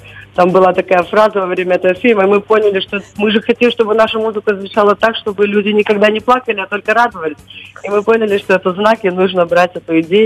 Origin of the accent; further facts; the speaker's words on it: Odesa, Odesa Oblast, Ukraine; now in Mexico; Мы одесситы, живущие в Мексике, но корни грузинские.